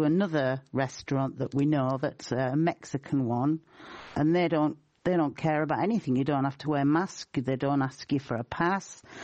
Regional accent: England, United Kingdom; now in Ireland; I'm English. My mother was Irish.

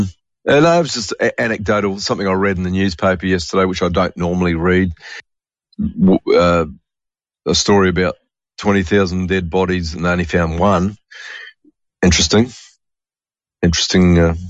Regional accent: New Zealand; Blood and bone factories, like where I grew up in New Zealand, there was a blood and bone factory, lots of abattoirs, obviously.

